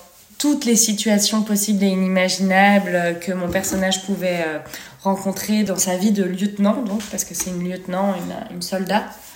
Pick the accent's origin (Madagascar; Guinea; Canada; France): France; Rennes, Brittany; j'ai 32 ans, je suis bretonne originaire de Rennes, un peu des Côtes d'Armor aussi